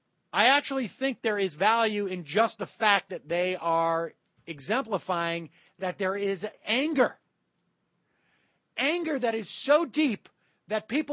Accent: Worcester, Massachusetts, United States; I grew up in Worcester. There was one place where I bought my clothes.

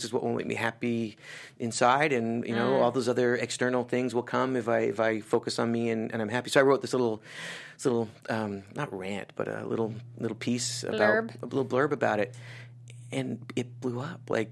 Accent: Cedar, British Columbia, Canada; I grew up in a small, like, town. Like, I'm, like, in a village.

